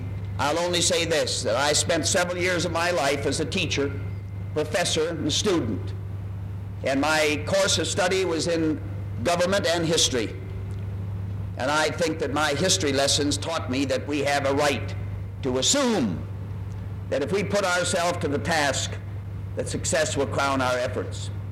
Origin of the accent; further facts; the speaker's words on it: Midwest, United States; And since I'm a Midwesterner and like room in which to roam